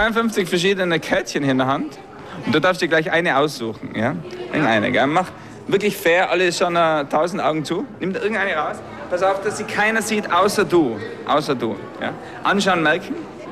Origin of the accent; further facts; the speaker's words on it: Tyrol, Austria; Ich bin ein Tiroler, aber weltweit unterwegs, ja.